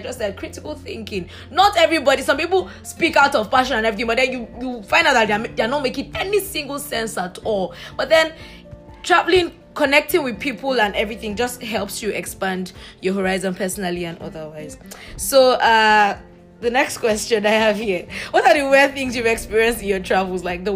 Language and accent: English; Nigeria; As a Nigerian, you want to mail my phone?